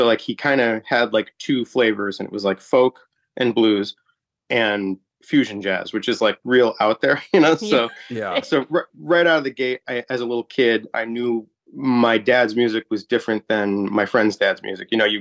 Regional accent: Glenview, Illinois, United States; I'm from Glenview, actually.

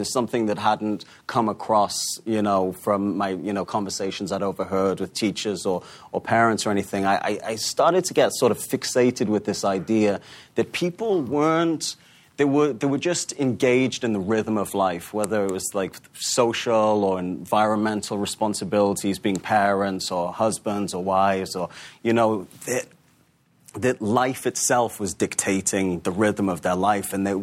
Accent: Newcastle, North East England, United Kingdom; You know, I grew up in Newcastle, like you said, which was a big, important city in the Industrial Revolution.

